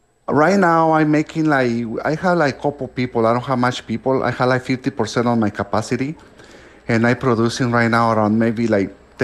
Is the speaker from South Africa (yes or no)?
no; Mexico; English is a second language; moved away as an adult; now in United States; I came from Mexico.